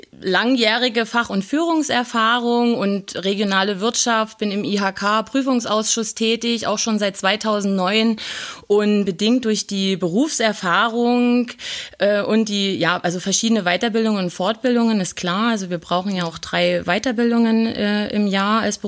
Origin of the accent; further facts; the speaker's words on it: Löbau, Saxony, Germany; born there; Genau, ich bin hier in Sachsen geboren